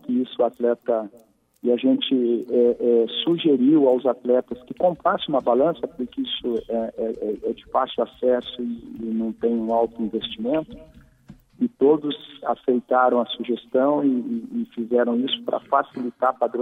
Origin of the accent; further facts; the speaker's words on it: Londrina, Paraná, Brazil; Eu sou de Londrina, isso.